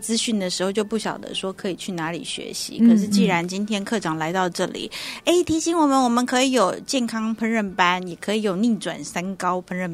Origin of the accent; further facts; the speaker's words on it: Taiwan; 更何况我们台湾人都是那种高温一定要油量，快炒，我就喜欢吃快炒